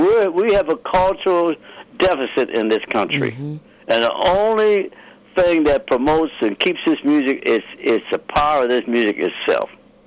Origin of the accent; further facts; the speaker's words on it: Pittsburgh, Pennsylvania, United States; And in Pittsburgh, my hometown, that also houses